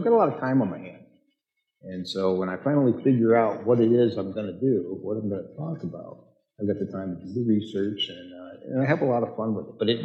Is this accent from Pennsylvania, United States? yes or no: yes; Pennsylvania, United States; I grew up in Pennsylvania, rural Pennsylvania, and I just love America.